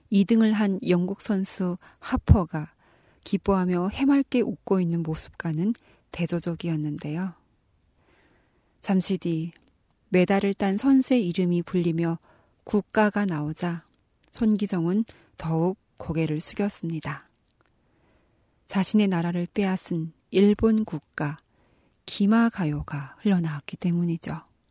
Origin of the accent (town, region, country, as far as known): North Korea